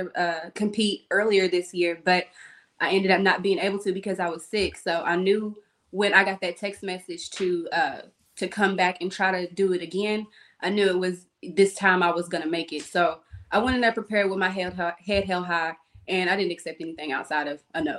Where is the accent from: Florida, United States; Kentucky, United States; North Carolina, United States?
Kentucky, United States; Cave City; now in Louisville, United States; I am from Cave City, Kentucky, but I reside in Louisville, Kentucky.